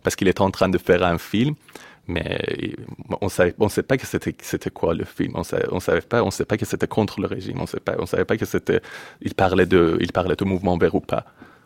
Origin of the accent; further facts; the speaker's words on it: Iran; now in France; Justement, je suis sorti d'Iran après cette condamnation.